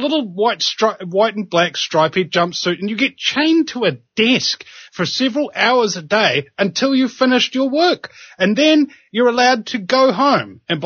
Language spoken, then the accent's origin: English; New Zealand; that's why I have an American talk show when I'm a New Zealander